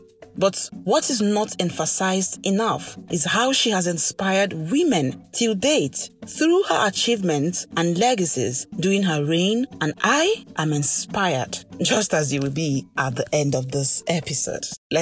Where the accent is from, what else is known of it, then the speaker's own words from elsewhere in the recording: Nigeria; from Nigeria, and I will unzip this episode.